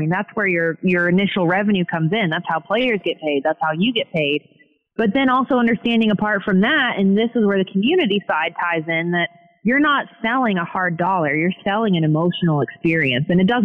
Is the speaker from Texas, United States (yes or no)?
yes; Arlington, Texas, United States; So growing up and having family in Texas, having had my first actual job in Texas and growing up outside of Arlington with my dad's family there, it was a natural fit.